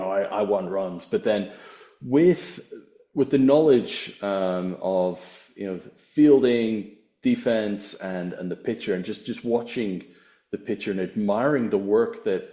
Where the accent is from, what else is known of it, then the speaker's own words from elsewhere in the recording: Winnipeg, Manitoba, Canada; now in United Kingdom; I grew up in Winnipeg as a child in Canada